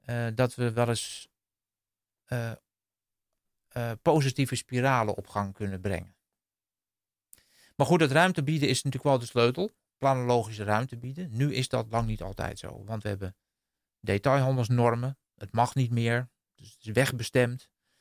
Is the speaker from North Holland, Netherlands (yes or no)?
yes; Heerhugowaard, North Holland, Netherlands; Als ik alleen al naar Heerengewaard kijk, waar ik ben opgegroeid in mijn wijk. Die wijk werd gebouwd rond 1970.